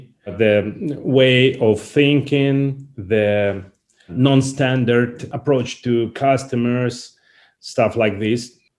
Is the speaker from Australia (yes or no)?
no; Saint Petersburg, Russia; Yes, I'm origin from Russia. I was born and raised in St. Petersburg, this city called North Venice, you know.